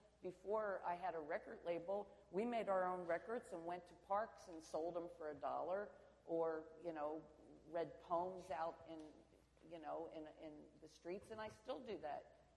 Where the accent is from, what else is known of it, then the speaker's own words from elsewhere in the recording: United States; I mean, being an American, I have obviously enjoyed, you know, freedom of speech as part of our heritage.